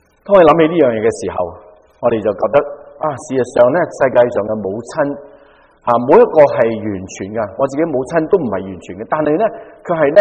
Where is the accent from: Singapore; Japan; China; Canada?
China